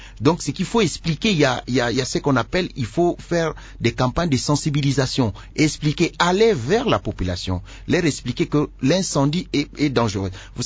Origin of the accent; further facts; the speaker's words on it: Kinshasa, DR Congo; Vous savez, on a grandi à Kinshasa.